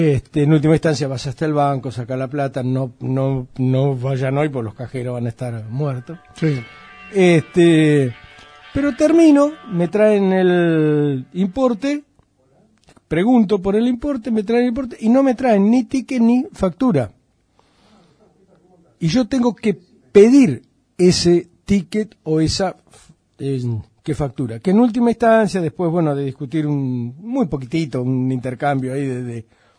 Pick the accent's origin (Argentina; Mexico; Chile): Argentina; lo riesgoso que somos los argentinos.